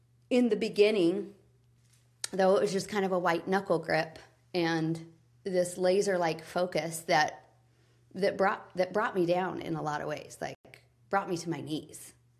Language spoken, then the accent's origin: English; Ogden, Utah, United States; I grew up in Ogden, Utah. We had a garden. We worked with our hands. I come from a line of builders.